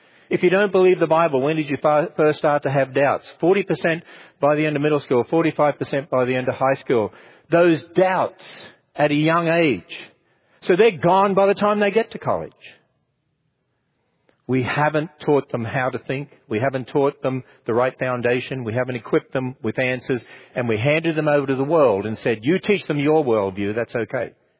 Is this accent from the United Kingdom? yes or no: no; Australia; When Lawrence Krauss was in Australia, my home country, he said this